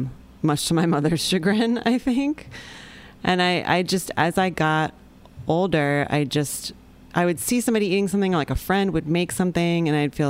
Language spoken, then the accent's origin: English; Midwest, United States; It's like, I grew up in the Midwest. Like I just wasn't, I mean, even though I grew up in a city, I wasn't exposed to that many different kinds of food.